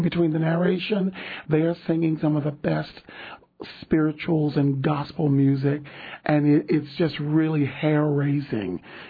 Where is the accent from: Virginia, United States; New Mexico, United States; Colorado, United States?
Virginia, United States; I was raised and born in the Baptist church in Virginia.